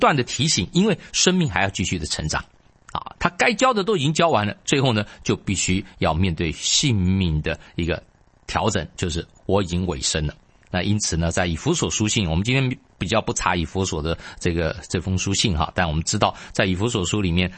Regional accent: China; 特别我们中国人非常不喜欢听到说我是一个有罪的人

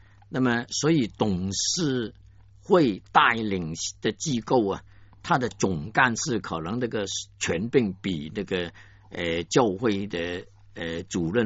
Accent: Guangdong, China; accent: Cantonese; 我们广东话说炒鱿鱼，现在呢北方人都懂得炒鱿鱼什么意思了啊。

